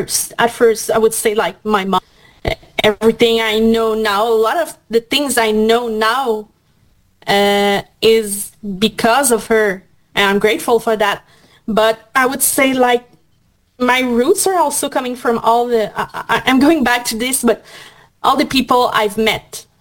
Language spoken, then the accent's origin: English; Quebec, Canada; English is a second language; because I'm from Quebec. So, well, I'm in my little world with the francophone majority